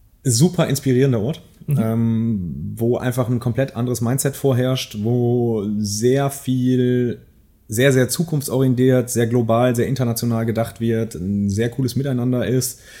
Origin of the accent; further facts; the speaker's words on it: North Rhine-Westphalia, Germany; ich bin ja selber Münsterländer, ja. Urmünsterländer